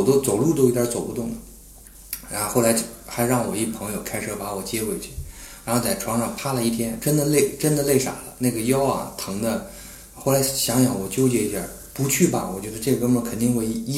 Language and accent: Chinese; Northeast China, China; accent: Northeastern Mandarin; 我们东北话有一句叫“傻小子睡凉炕，全民火力壮”。